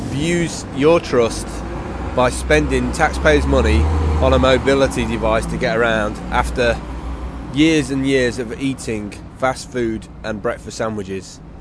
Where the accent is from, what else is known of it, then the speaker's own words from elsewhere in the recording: United Kingdom; So obviously, being British, I argued the toss about, is it really 10 pence for butter?